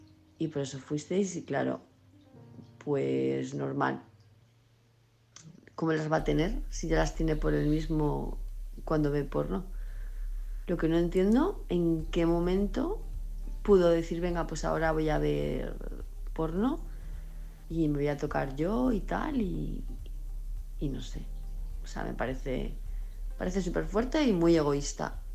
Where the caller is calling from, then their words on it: Palma de Mallorca, Balearic Islands, Spain; de Palma de Mallorca